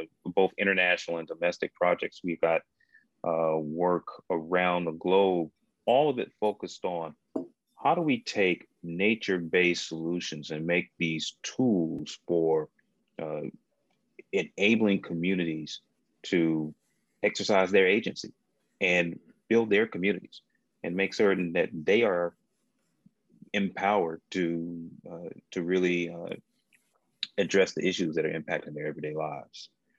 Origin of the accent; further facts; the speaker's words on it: North Carolina, United States; I grew up here in North Carolina. And I'm actually in Raleigh, Durham area right now.